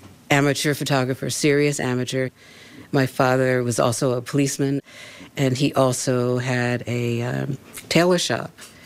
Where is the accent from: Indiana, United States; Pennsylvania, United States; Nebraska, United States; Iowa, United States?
Pennsylvania, United States; Philadelphia; I grew up in Philadelphia, in North Philly. My mom had a beauty shop.